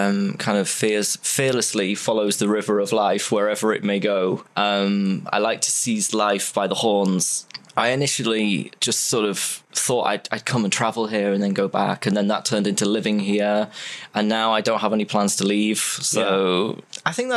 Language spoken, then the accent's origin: English; United Kingdom; No, I'm from the UK, but I don't really see myself as British or anything. I just see myself as an international citizen